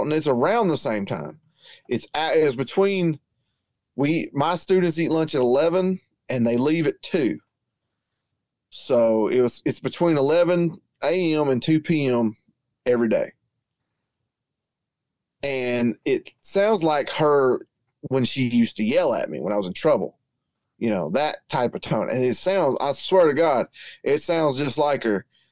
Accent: Georgia, United States; We're from Georgia. I don't even know where the fuck Mapleton is.

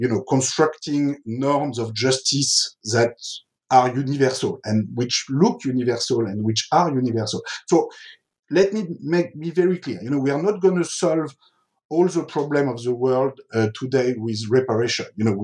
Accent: France; I grew up in France in the 1970s, so this was just a decade after decolonization, or 10, 20 years after decolonization.

